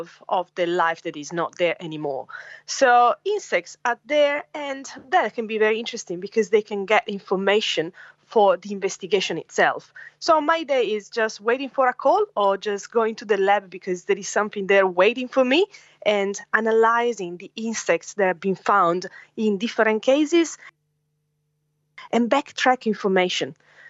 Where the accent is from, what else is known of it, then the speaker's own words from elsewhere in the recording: Italy; now in Australia; For example, I come from Italy, and in Europe, there is more globalization of the insects.